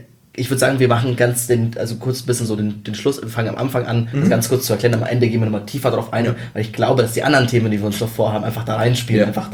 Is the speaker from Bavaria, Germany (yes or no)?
yes; Munich, Bavaria, Germany; ich komme ursprünglich auch aus München